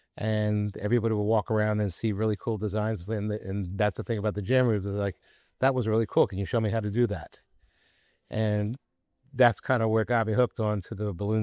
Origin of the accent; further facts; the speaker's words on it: Philadelphia, Pennsylvania, United States; born there; I was born in Philadelphia. I was born in the hospital because I wanted to be near my mommy.